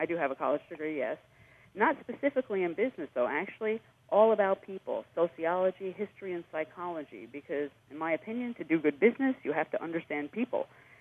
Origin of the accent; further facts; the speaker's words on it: New York, United States; I'm originally from New York, and I was so sick of the cold, I don't complain about the heat.